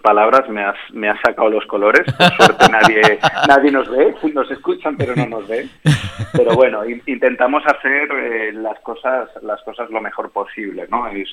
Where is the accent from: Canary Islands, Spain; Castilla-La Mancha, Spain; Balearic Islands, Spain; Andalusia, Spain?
Balearic Islands, Spain; Ibiza; como buen ibicenco te diría que somos los número uno